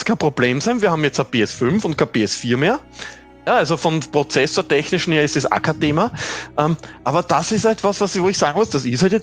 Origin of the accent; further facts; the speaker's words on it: Austria; bei uns in Österreich natürlich PG 18